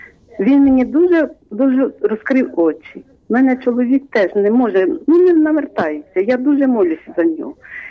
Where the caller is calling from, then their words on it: Vinnytsia, Vinnytsia Oblast, Ukraine; Я з Вінниці.